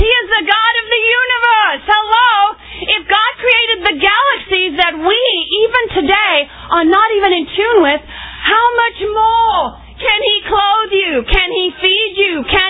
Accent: South Africa; Growing up in South Africa, I was so grateful.

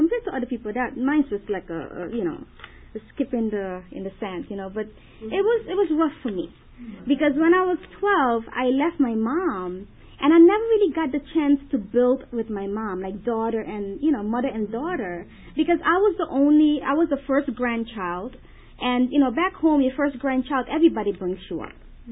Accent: Suriname; born there; first language Dutch; English is a second language; I was born in Suriname. I don't know if anyone knows. Suriname is in South America. And it's right above Brazil, it's right between Guyana and French Guyana. And we speak Dutch, so that's why my accent came

